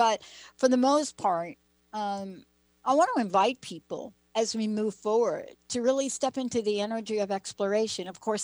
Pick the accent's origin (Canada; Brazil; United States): United States; East Coast; Linda and I both grew up on the East Coast.